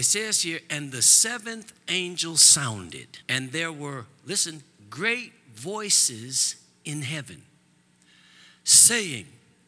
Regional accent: Midwest, United States; I went to school in the Northeast. I went to school in the Southwest. I've been to the Northwest. I'm from the Midwest. Been in the South, and now in the Southeast.

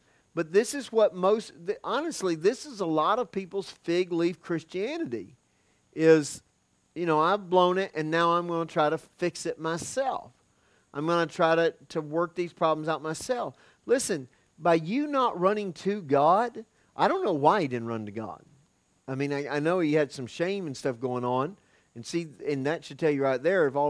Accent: Florida, United States; I'm from Florida. We've got some banana trees.

